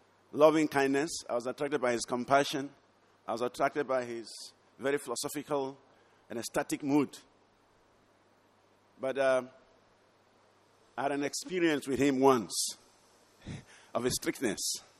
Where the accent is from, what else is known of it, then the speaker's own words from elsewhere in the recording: Nigeria; moved away; But I came from Nigeria. So I was staying with Maharaj in the guest house.